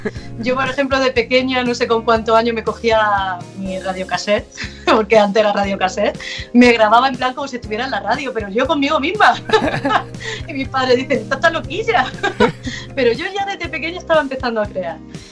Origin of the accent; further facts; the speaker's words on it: Jaén, Andalusia, Spain; Mi primer concierto como cantautora fue en Jaén, en mi tierra, en 2006.